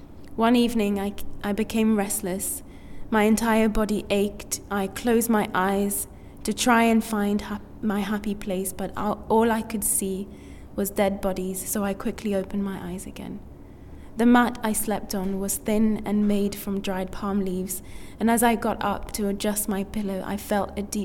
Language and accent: English; France; accent: French; English is a second language; I knew they wouldn't understand, and when I did speak, some would mock my French accent.